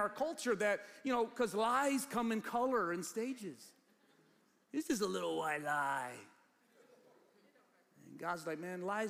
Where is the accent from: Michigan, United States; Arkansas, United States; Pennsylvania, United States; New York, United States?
Michigan, United States; Ecorse; I keep telling these horror stories growing up in Ecorse, but it was rough. I love Ecorse, by the way.